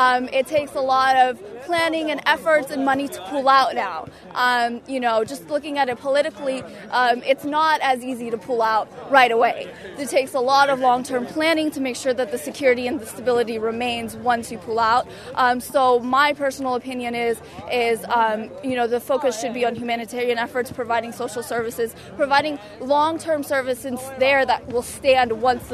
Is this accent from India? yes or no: no; Hayward, California, United States; I'm from Hayward, California.